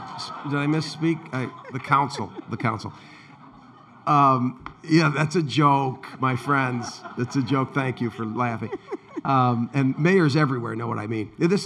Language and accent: English; Pontiac, Michigan, United States; But my hometown of Pontiac, look at Detroit.